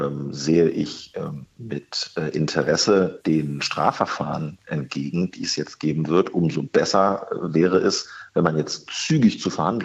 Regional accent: Lower Saxony, Germany; Ich komme ja aus Niedersachsen, in Göttingen, in Lüneburg, in Goslar, in anderen großen Städten.

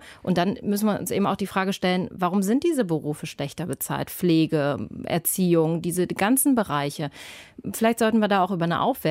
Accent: Brandenburg an der Havel, Brandenburg, Germany; in Brandenburg an der Havel, meiner Heimatstadt

